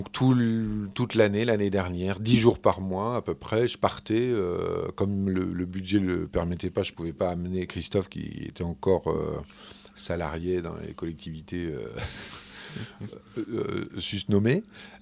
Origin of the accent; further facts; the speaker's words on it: Italy; French is a second language; now in France; Comme je suis originaire d'Italie, c'était assez important pour moi.